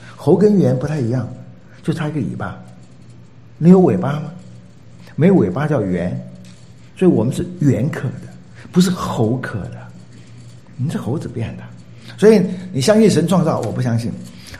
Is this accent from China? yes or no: no; Taiwan; 我们台湾人的意思不好说显然有秘密